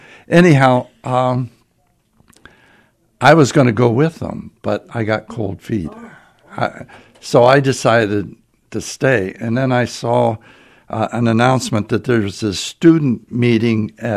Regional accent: Montoursville, Pennsylvania, United States; now in Michigan, United States; I grew up in Pennsylvania, a small town called Montoursville, which is close to Williamsport.

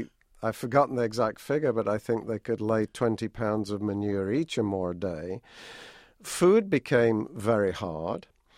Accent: United Kingdom; moved away; I'm from Britain originally, and I think if you're European, you go to World War I.

